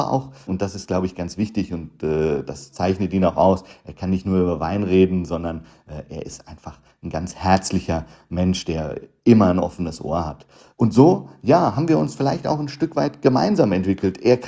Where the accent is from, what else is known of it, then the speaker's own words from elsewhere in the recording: Netherlands; German is a second language; was gibt es zum Beispiel in meinem Heimatland, was gibt es in den Niederlanden